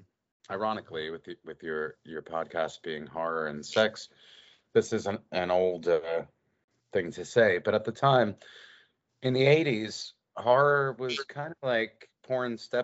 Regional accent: New Jersey, United States; I grew up in North Jersey. I never moved to Hollywood.

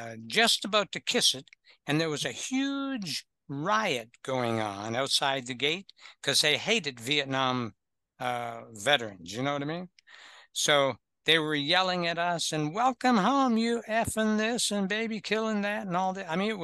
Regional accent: Canada; I'm originally from Canada, but I was the runaway.

